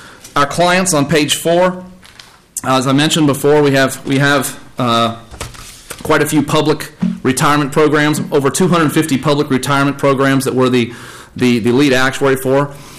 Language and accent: English; Florida, United States; whether it be in Louisiana or Florida, my home state. I'm actually located in Fort Myers, Florida, in the southwest part of Florida by Naples.